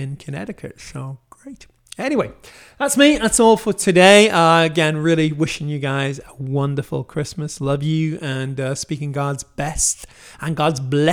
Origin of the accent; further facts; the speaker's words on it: Wales, United Kingdom; now in United States; You know, I come from Wales